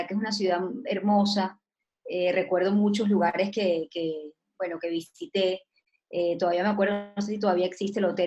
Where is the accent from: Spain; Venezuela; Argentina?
Venezuela; born there; tanto mi papá, que es húngaro, y yo, que nací en Venezuela, pero tengo ciudadanía húngara y crecí en un ambiente muy húngaro